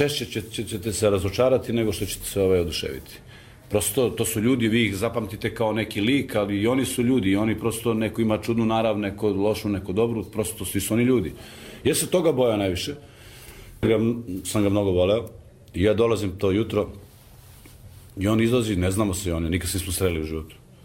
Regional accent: Kosovo; Ja sam momče sa Kosova

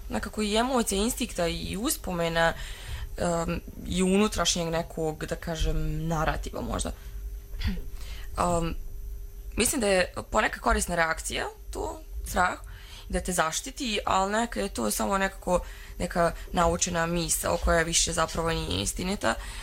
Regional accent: Srbac, Republika Srpska, Bosnia & Herzegovina; ja sam iz Srpca na selu

